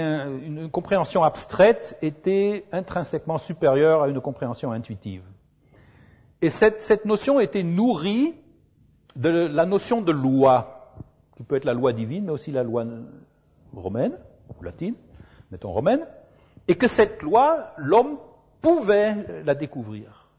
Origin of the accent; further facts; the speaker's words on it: Mainz, Rhineland-Palatinate, Germany; Parce que je suis de Mayence, donc il faut bien que...